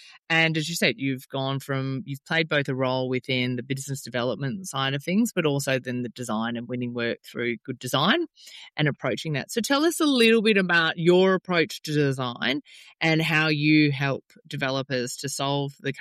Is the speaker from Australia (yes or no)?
yes; Melbourne, Victoria, Australia; I am from Melbourne. I have a house in Melbourne still and I live in Queensland